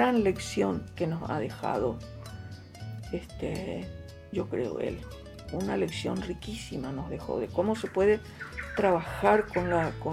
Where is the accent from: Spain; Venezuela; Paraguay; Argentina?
Paraguay; Basta de discriminación y basta de desprecio al yopará, que es la lengua de mi pueblo.